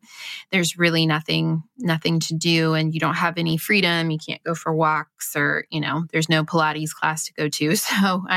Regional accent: Midwest, United States; I grew up basically in the Midwest. It was very much like church was the pinnacle of what we did.

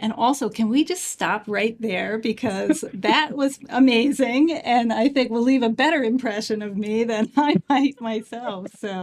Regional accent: Virginia, United States; I grew up in Virginia. So that was my hometown big paper, you know, when I was a kid.

